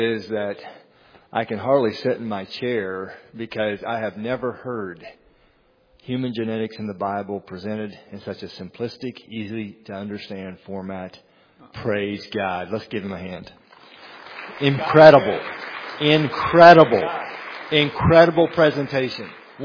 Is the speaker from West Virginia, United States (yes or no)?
yes; West Virginia, United States; And even though I'm from West Virginia, I managed to get out of the gene pool, okay?